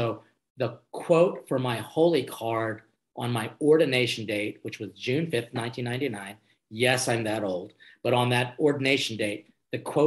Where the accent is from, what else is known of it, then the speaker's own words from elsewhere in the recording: Philippines; Being Filipino, I think hospitality is what we do.